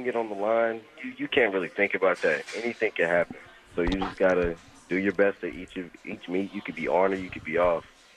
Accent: Florida, United States; I'm from Florida, so we didn't have that.

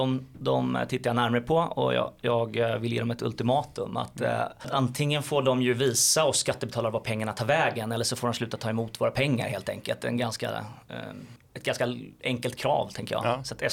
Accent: Halmstad, Halland County, Sweden; Ja, jag hade hoppats slippa problematisera Halmstad, min hemstad.

